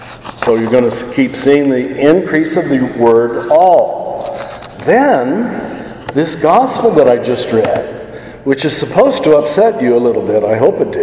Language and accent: English; Kansas, United States; I grew up in Kansas where we Catholics thought we were the only ones that God loved